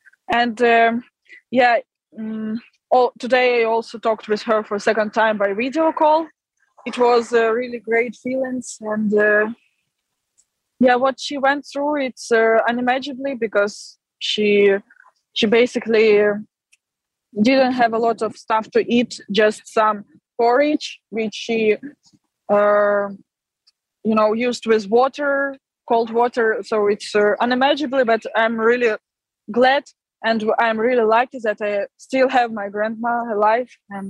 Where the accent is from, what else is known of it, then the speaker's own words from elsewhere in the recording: Ukraine; English is a second language; right now, since my hometown and home is destroyed and occupied, I love city. I lived there for last 2 years because of study, or 3 years.